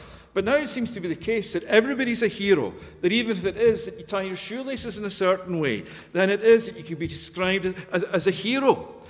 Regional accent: Scotland, United Kingdom; me being a Scotsman and thinking that proper football is the best game in the world

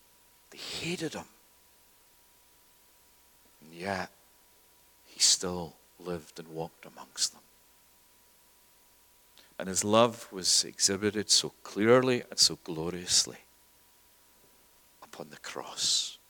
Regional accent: Scotland, United Kingdom; now in Canada; Originally, I'm not from Canada, I'm from Scotland. My family are from the Highlands, the Western Isles of Scotland

